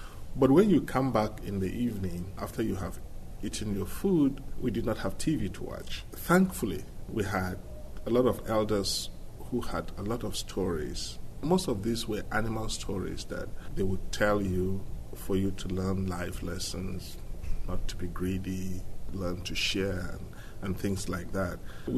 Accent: North Central, Nigeria; moved away as an adult; now in Iowa City, United States; In Nigeria, I grew up in the rural area. I was born in a very small village in north-central Nigeria.

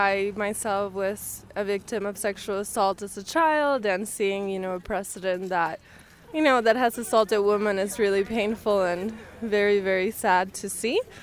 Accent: Puerto Rico; now in Carbondale, United States; I'm from Puerto Rico, but I just moved to Carbondale.

